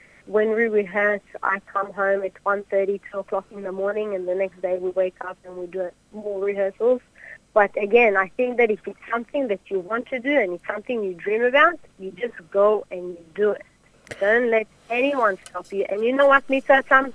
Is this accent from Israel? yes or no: yes; Israel; also born or lived in Australia; now in Sydney, Australia; I'm an Israeli actor / Australian. I was born in Australia, but I grew up in Israel. Once I finished my army service, I came back to Australia. I've been here for nearly 19 years. And I live in Sydney